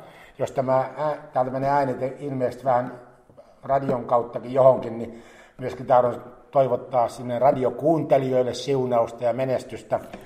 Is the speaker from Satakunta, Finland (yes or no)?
yes; Kokemäki, Satakunta, Finland; born there; minun syntymä kaupungissa, olen syntynyt Kokemäellä 64 vuotta taaksepäin. Jos joku ajattelee, kuinka vanha … on, niin se on sitten siinä 64-vuotias.